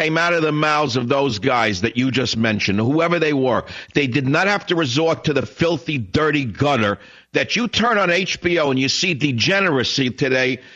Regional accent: New York, United States; I only listened to music stations when I was growing up in New York

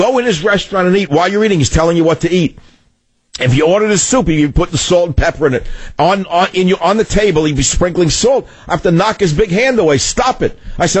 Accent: New York, United States; I said, no, I'm from New York. That's how we talk.

